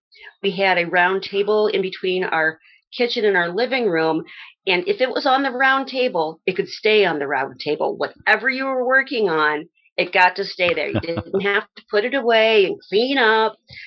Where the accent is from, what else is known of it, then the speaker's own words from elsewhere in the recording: Valparaiso, Indiana, United States; No, I was born in Valparaiso, Indiana. My parents both went to VU. They had met there. Grew up in Valpo. Graduated Valpo. Moved away from Valpo.